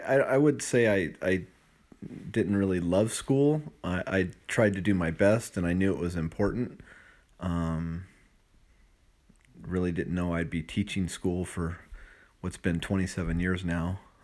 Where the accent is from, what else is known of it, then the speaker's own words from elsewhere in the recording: Victorville, California, United States; I grew up in Victorville, California, about 180 miles south of here, south of Las Vegas. Childhood revolved around sports, friends.